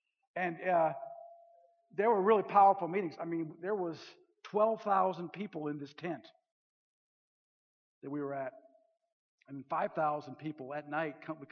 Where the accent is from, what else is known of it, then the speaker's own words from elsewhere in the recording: Minnesota, United States; And so, you know, I'm from Minnesota.